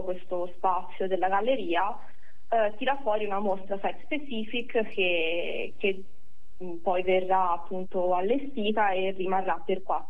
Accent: Prato, Tuscany, Italy; perché sono di Prato, ricordiamolo.

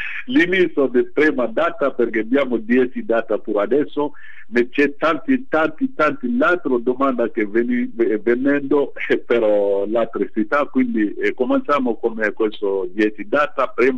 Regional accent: Mali; born there; Italian is a second language; il regalo che io può fare a mio paese dove è nato io

